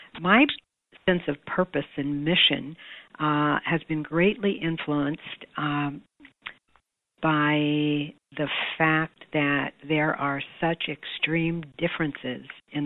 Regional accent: Midwest, United States; I'll say that I grew up in the Midwest with a moderately conservative bent.

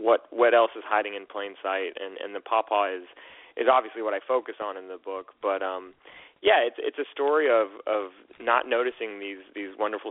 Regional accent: Florida, United States; I grew up in Polk County, Florida, which is, you know, I grew up on the rural end of that county.

